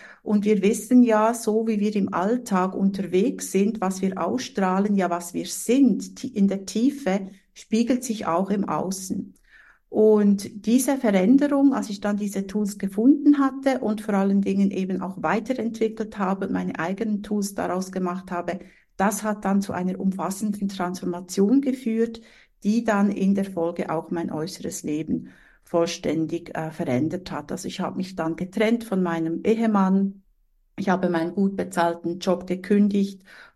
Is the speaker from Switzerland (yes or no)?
yes; Switzerland; Ich bin Schweizerin und Inhaberin von einem Seelenbusiness.